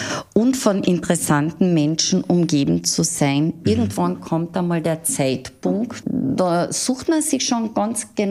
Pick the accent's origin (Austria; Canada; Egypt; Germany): Austria; Carinthia; man spricht ja bei uns in Kärnten von Anpacken